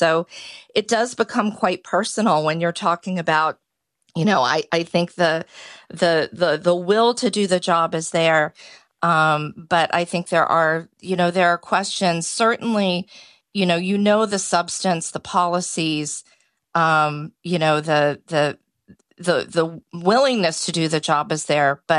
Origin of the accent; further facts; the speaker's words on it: United States; But I think as an American, and certainly as an American abroad